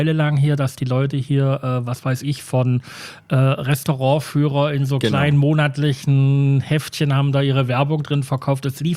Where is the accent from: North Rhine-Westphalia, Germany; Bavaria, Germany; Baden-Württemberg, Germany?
Baden-Württemberg, Germany; also born or lived in Stuttgart; Ich bin Badener, Gelbfüßler.